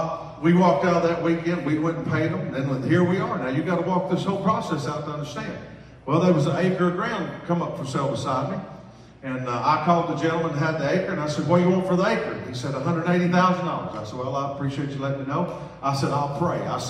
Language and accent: English; Tennessee, United States; I'm from Tennessee, so we got Target, J.C. Penney.